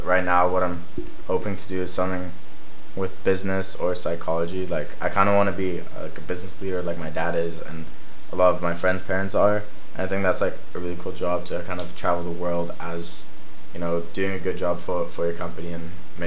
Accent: Netherlands; also born or lived in Switzerland / Turkey / South Africa; now in Shanghai, China; I'm originally from Holland. And for me, what I think is kind of cool about my life is I've moved to 5 different countries. I was originally born in the Netherlands. Then I moved to Switzerland for a few years, then to Turkey, then to South Africa, and then now I'm in Shanghai.

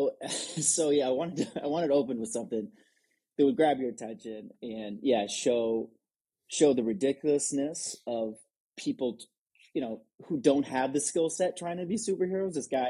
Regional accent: Detroit, Michigan, United States; moved away as an adult; now in San Francisco, United States; I'm from Detroit area originally. And then 11 years ago, I came out to San Francisco

